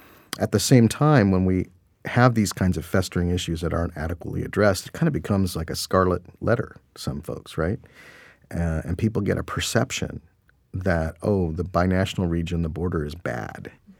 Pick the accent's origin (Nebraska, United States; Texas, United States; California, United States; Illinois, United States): California, United States; San Diego; You know, I'm a native of San Diego. I grew up in South Bay. I grew up hanging out down by Imperial Beach and Camp Surf.